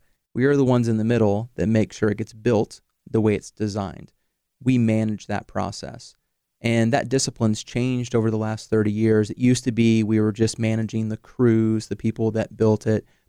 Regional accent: Kentucky, United States; moved away as an adult; now in Fresno, United States; Yes, I grew up in Kentucky and spent almost my entire life there until I graduated from college

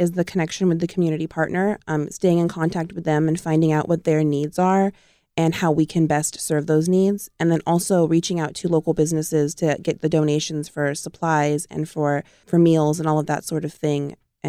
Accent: Madera, California, United States; Well, I'm from Madera, born and raised.

